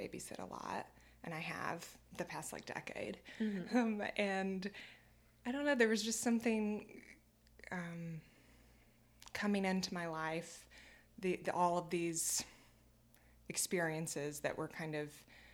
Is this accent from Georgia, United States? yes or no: yes; Georgia, United States; I grew up in rural Georgia. Like that was my daily life.